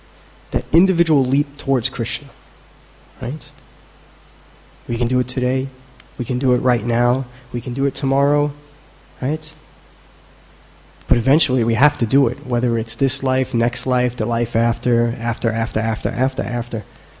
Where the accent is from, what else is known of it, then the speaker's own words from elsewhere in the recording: New York, United States; yeah, I'm from New York.